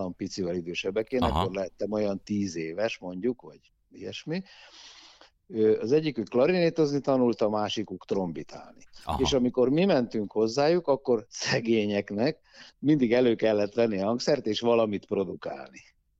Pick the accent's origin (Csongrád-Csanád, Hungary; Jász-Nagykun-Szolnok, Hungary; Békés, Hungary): Békés, Hungary; Orosháza; Én Orosházán nevelkedtem, egyetlen gyermekeként a szüleimnek